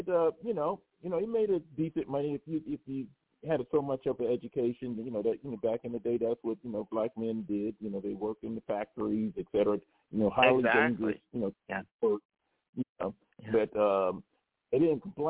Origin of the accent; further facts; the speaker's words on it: Newark, New Jersey, United States; I'm from Newark, New Jersey. So I'm not too far from New York.